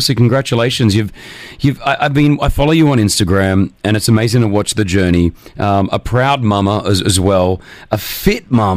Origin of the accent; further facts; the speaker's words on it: Australia; But I grew up in Australia.